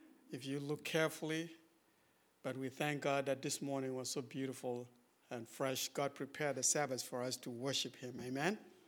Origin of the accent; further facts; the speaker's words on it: Sudan; English is a second language; moved away; in 1994, I just completed my high school in 1993 in my home country, Sudan, before it is split into two countries.